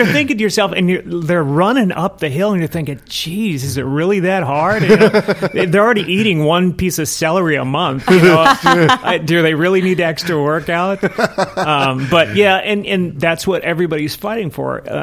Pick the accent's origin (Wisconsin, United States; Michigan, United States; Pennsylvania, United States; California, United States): California, United States; Fresno; I grew up in Fresno, California, you know, the place that people make fun of in the movies right.